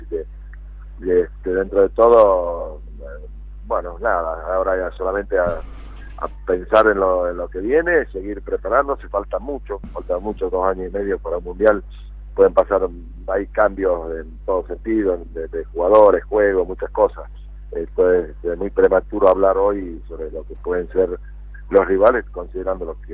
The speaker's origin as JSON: {"language": "Spanish", "region": "Tucumán", "country": "Argentina", "said": "Sí, yo soy tucumano y vivo en Tucumán. Estoy volviendo a casa."}